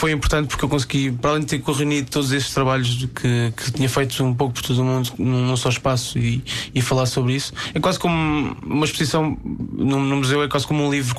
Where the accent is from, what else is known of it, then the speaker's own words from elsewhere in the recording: Setúbal, Portugal; eu cresci na Margem Sul e havia muito a referência aos murais do 25 de Abril